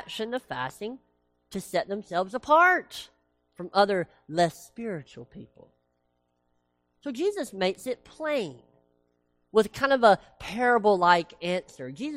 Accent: Tennessee, United States; I did say washed because I'm from Tennessee

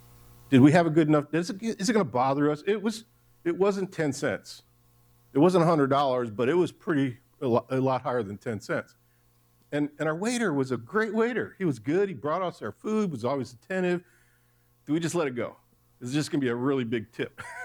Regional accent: Detroit, Michigan, United States; I grew up in Detroit working for my family selling produce.

